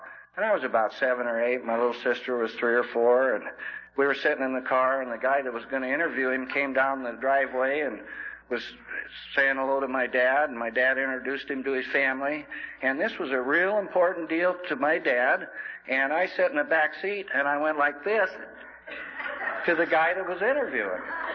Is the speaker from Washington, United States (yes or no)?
yes; Coulee Dam, Washington, United States; I was born and raised in Coulee Dam, Washington. I was born on the Colville Indian Reservation, and I have lived in that area most of my life.